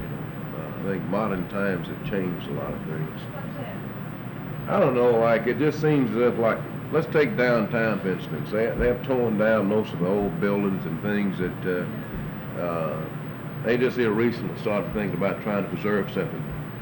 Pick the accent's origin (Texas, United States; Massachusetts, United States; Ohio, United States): Texas, United States; because I grew up over in the Fair Park, and these places were just like I used to play in them.